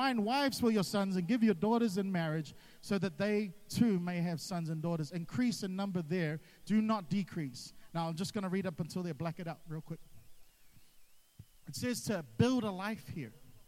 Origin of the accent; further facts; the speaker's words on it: New Zealand; So I'd explain to them I'm from New Zealand.